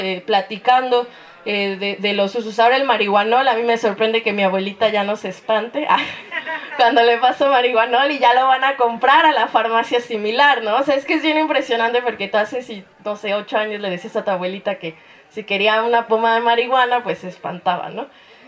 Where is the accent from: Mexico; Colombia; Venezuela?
Mexico; Mexico City; nosotras que venimos de la Ciudad de México, de colectivas feministas